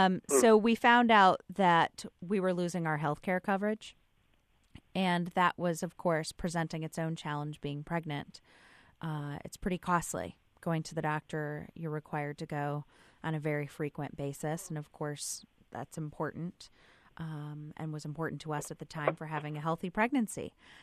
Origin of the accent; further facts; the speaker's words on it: Chicago, Illinois, United States; I'm from Chicago, Illinois.